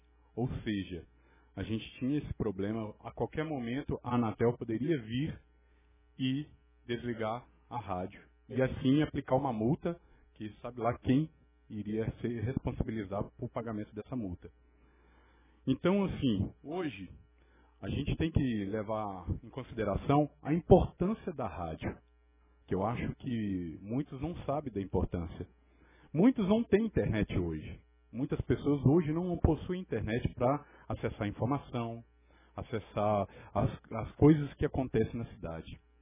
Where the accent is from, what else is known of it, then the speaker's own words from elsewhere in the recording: Belo Horizonte, Minas Gerais, Brazil; now in Jaci, Brazil; Meus pais são daqui da cidade de Jaci. Eu sou natural de Belo Horizonte. E mais exatamente tem 2 anos que eu estou em Jaci, residindo em Jaci.